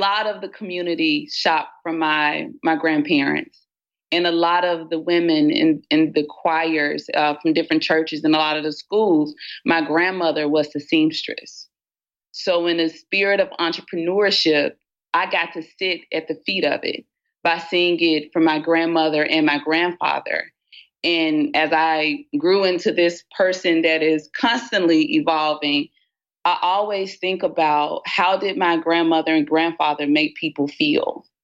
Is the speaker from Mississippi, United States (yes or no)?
yes; Batesville, Mississippi, United States; In the big city of Batesville, Mississippi, for all of those who have not traveled there, Batesville, Mississippi sits in North Mississippi, small town, very communal, very village oriented.